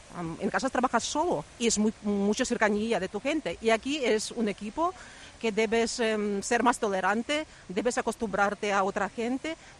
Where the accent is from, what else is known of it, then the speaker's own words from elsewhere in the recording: Ukraine; now in Spain; yo soy de Ucrania y estoy aquí en España desde el año 2001.